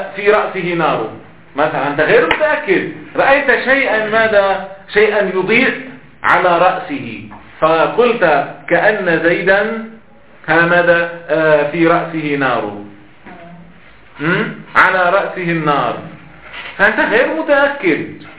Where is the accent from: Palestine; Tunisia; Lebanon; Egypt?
Lebanon; فهنا عندنا في لبنان